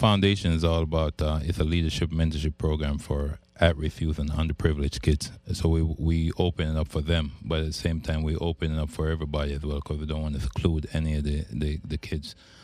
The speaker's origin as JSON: {"language": "English", "country": "Jamaica", "moved": "yes", "lives_now": "United States", "said": "I'm from Jamaica. I used to walk. I used to walk with no shoes, and then having to come to America"}